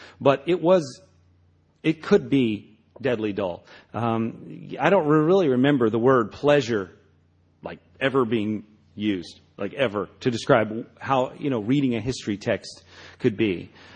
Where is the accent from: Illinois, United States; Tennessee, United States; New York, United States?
Tennessee, United States; Memphis; The first writer that I ever met growing up in Memphis was the great Civil War historian from the Ken Burns documentary.